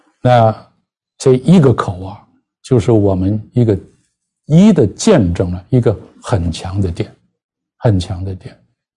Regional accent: Hong Kong; 我常常讲我是香港来，我是中国人，但是我是香港人了、啊、我不是先是香港人才是中国人了、

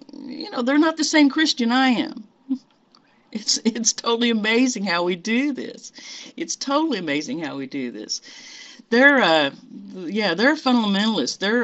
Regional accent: Louisville, Kentucky, United States; And we said, we're from Louisville, Kentucky.

